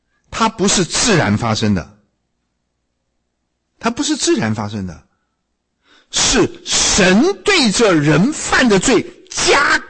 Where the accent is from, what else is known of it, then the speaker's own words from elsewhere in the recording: China; 哎，我们中国人，你如果杀我一个人怎么样？我杀你全家，对不对？